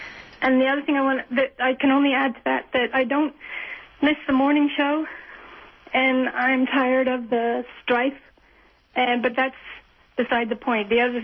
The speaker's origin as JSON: {"language": "English", "town": "Santa Clara", "region": "California", "country": "United States", "said": "I'm from Santa Clara, down here in the sleepy South Bay where nothing ever happens."}